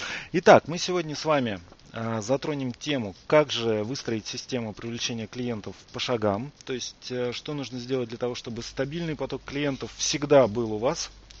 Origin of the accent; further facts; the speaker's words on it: Yekaterinburg, Sverdlovsk Oblast, Russia; Екатеринбург, мой родной город, где я родился.